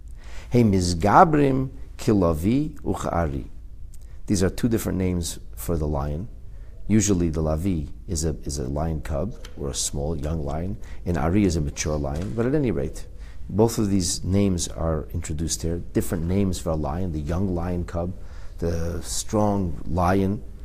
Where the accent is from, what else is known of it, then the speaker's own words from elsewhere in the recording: Canada; of course I'm Canadian, and I try to follow the law of the land, and so on and so forth. But as a Torah Jew